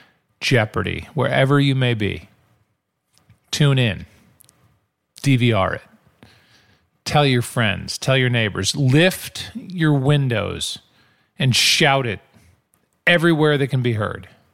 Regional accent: St. Louis, Missouri, United States; I can do that joke because I'm from St. Louis. I'm from the Midwest, so it works.

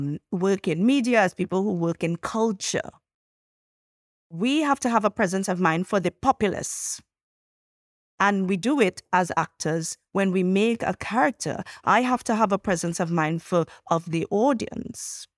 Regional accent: Trinidad & Tobago; accent: Trinidadian; Trinidadian. And I would say, sure. And they would have a great laugh because I'm good at comedy in my own accent.

